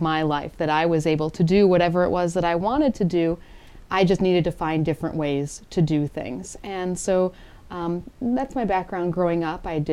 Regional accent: Wisconsin, United States; born there; Well, I was born in Wisconsin, and I've been blind since birth.

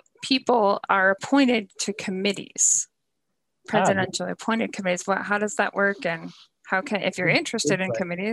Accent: Buffalo, New York, United States; we had a question from Chris Minkler in Buffalo, my hometown

